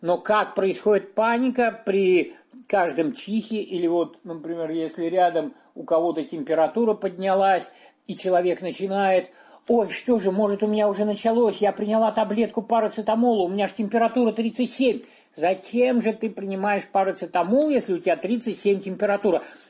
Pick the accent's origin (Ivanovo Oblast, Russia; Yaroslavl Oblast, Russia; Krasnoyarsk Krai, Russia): Ivanovo Oblast, Russia; Ivanovo; Вырос я в Иваново, там вот проблема была где-то так свободно искупаться, поплавать, и все речки, водоемы были далеко.